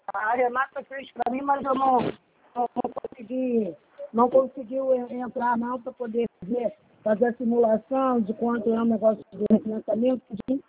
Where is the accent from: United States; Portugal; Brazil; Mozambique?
Brazil; Rio de Janeiro; eu sou da Vila Isabel.